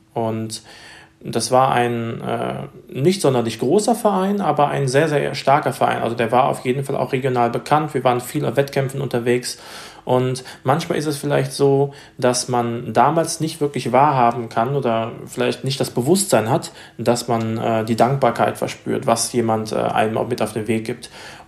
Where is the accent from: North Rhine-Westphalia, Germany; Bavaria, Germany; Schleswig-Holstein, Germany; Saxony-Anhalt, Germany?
North Rhine-Westphalia, Germany; Tetz; Linnich, das ist der Ort, wo ich herstamme, beziehungsweise aus einem kleinen Örtchen namens Tetz.